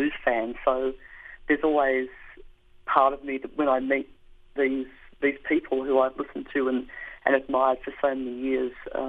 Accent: Melbourne, Victoria, Australia; I certainly had no female role models at all growing up in Melbourne, Australia.

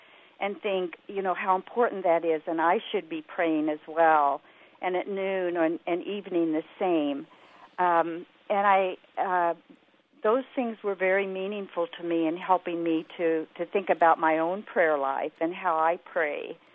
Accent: United States; they thought I was somebody from Germany or Russia. But when they heard I was from the United States

